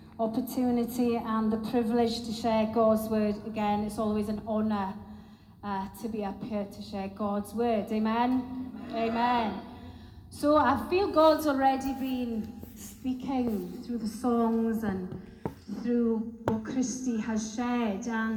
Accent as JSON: {"language": "English", "region": "Wales", "country": "United Kingdom", "tie": "born or raised there", "lives_now": "Scotland", "said": "I am not from Scotland, like the majority of us in here. I'm in good company. But I am from the UK, I'm from Wales. So from the age of 10, 11, I was brought up on a beautiful small holding. And it was great, brought up from 0 to 10 in the town."}